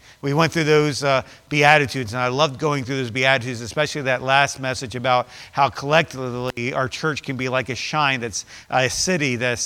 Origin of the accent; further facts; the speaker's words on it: United States; I thought about reasons why I'm thankful that I'm American. Reasons why I'm thankful I'm an American.